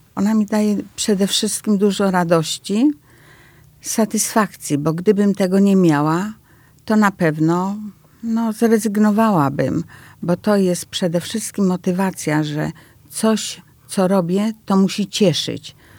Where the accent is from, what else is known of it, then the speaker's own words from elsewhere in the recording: Grzędzice, West Pomeranian Voivodeship, Poland; born there; ja akurat nie tylko mieszkam, ale urodziłam się w Grzędzicach, więc ta wioska dla mnie jest sercem.